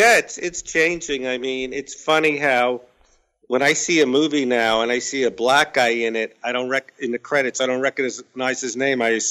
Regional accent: Brooklyn, New York, United States; Yeah, well, I'm from Brooklyn, New York.

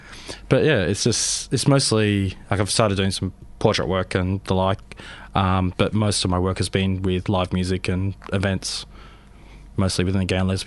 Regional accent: Sydney, New South Wales, Australia; born there; also born or lived in Melbourne / Adelaide / Canberra; I was born in Sydney.

